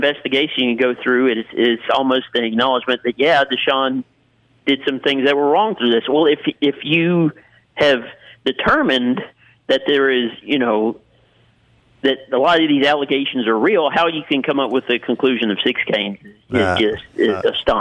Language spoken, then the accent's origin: English; Mississippi, United States; I've heard it all my life. I'm from Mississippi. I know the way these people think